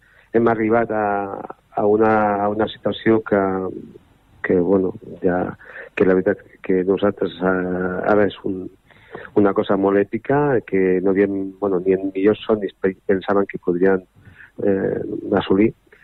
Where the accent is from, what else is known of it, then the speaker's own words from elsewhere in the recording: Terrassa, Catalonia, Spain; jo particularment, ja ho dic moltes vegades com a terrassenc i garenc, em sento molt identificat amb tota la gent d'aquí